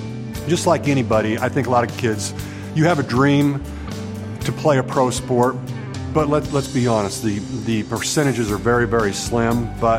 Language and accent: English; Rosehill, Kansas, United States; also born or lived in Malvern, Kansas; You know, I grew up in Malvern, Kansas, up to fourth grade, and then my father decided he wanted to farm, and we moved over to Rosehill, Kansas, and that's where I went, spent fifth grade through high school.